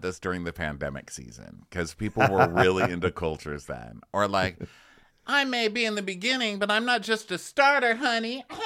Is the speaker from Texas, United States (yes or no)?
yes; El Paso, Texas, United States; Yeah, because I'm from El Paso.